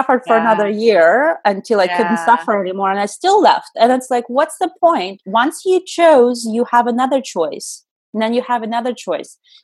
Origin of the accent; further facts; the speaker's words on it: Russia; The cultural reach in my world when I was raised in Russia would have been having a family